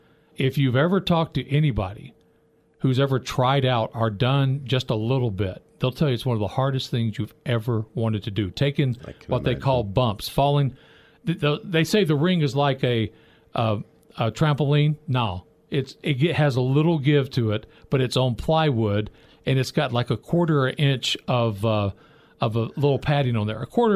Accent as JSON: {"language": "English", "town": "Memphis", "region": "Tennessee", "country": "United States", "tie": "born or raised there", "said": "He started off basically in my hometown of Memphis, Tennessee"}